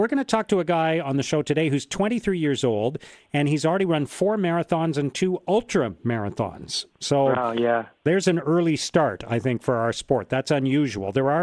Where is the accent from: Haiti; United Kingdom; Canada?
Canada; Ottawa, Ontario; and I'm from Ottawa, and I do not aspire to spend, you know what Canadian winters are like.